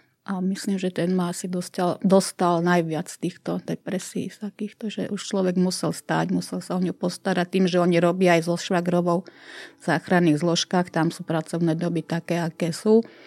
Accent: Malacky, Bratislava Region, Slovakia; Som síce z Bratislavského kraja, som z Malaciek

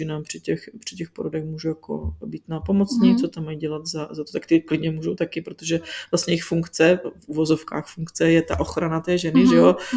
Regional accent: Olomouc, Olomouc Region, Czechia; já jsem z Olomouce a já jsem vlastně rodila ve Štemberku

